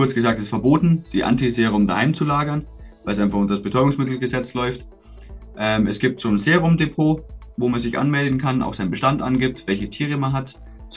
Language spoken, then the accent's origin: German; Bavaria, Germany; Ich komme ursprünglich aus Bayern, da ist es verboten.